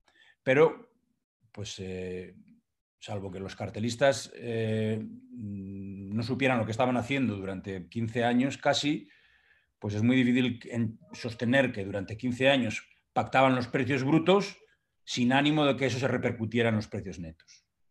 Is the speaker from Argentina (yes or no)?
no; Asturias, Spain; Y hay una, la de Asturias, de donde yo vengo, como algunos sabéis